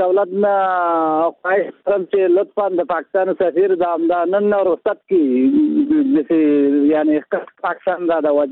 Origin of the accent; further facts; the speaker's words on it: Jalalabad, Nangarhar, Afghanistan; زه د جلال آباد خو یم، د خیري ولسوالۍ یم.